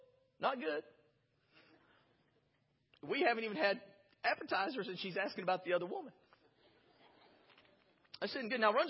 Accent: Dallas, Texas, United States; I was going to college there. I'm from Dallas.

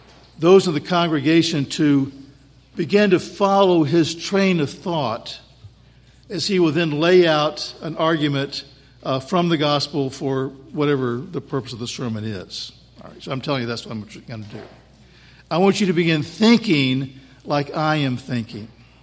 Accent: Huntsville, Alabama, United States; also born or lived in Wisconsin; I was born in Alabama. Grew up in Huntsville. Lived there until I went off to college and only came home on summers and vacations. I've lived in Wisconsin longer than I ever lived in Alabama.

